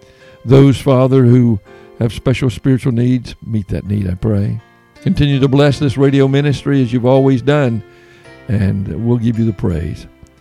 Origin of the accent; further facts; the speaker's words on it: North Carolina, United States; Then traveling to my home state of North Carolina, Fayetteville, North Carolina, March 15 to 17 in the Wesleyan Church there.